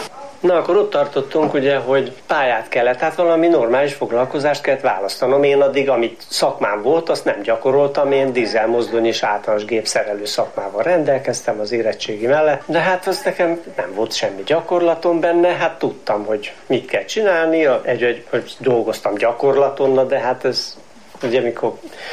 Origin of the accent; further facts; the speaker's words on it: Budapest, Hungary; Rákos Csabáról származom, tehát én ugyan a Bajcsikhozárba születtem, mert ugye ezt de Rákos Csabán nőttem fel, akkor Kossuth Lajos utcába